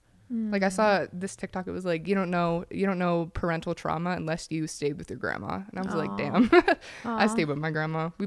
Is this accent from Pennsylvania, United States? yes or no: yes; Pennsylvania, United States; Yes, I grew up in Pennsylvania. And I grew up in a little trailer with my family there.